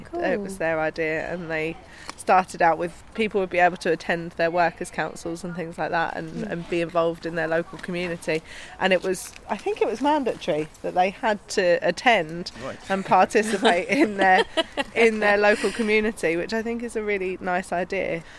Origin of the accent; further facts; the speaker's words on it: Forest Gate, London, United Kingdom; now in Ilford, United Kingdom; I grew up here in Forestgate, yeah. But I now live in Lilford.